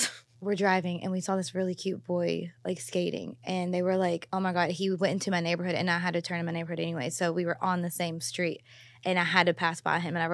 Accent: Louisville, Kentucky, United States; It is like Kentucky is very, well, I'm from Louisville, so Louisville's very, you have like three big areas of Louisville.

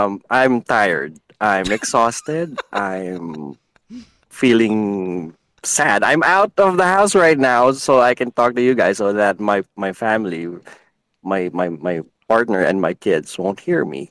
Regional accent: Manila, Metro Manila, Philippines; born there; I'm mixed. I was born in Manila. My father's from Negros, and my mom's the pure Cebuana.

